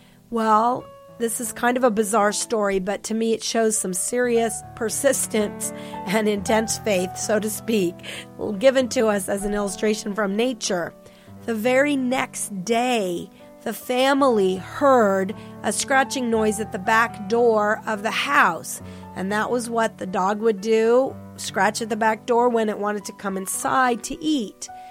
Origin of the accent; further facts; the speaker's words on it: Florida, United States; I was raised in Florida, which is a state that is known for a very high population of alligators.